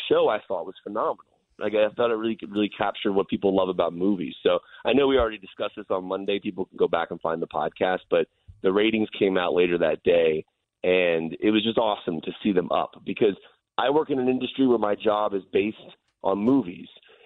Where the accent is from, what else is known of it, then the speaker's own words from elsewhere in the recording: Newport News, Virginia, United States; And, I mean, I grew up in Newport News